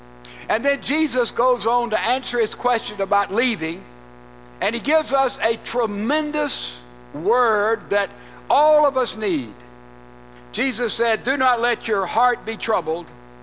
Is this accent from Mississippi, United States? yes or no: yes; Laurel, Mississippi, United States; born or raised there